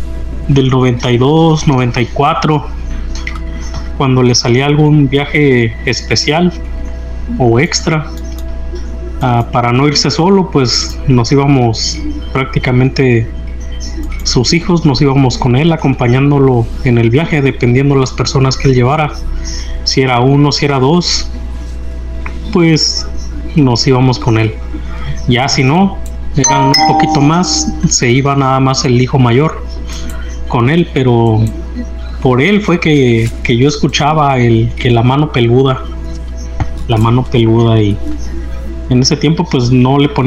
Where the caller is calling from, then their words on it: Thousand Palms, California, United States; un enorme abrazo desde aquí de Mil Palmas, California, mejor conocido como Mil Paisas.